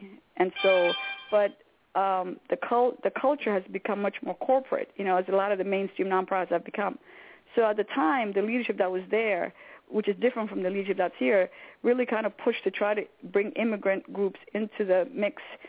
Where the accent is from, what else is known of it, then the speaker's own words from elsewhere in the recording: East Coast, United States; English is a second language; now in Minneapolis, United States; I have also been an ELL student when I growing up in the East Coast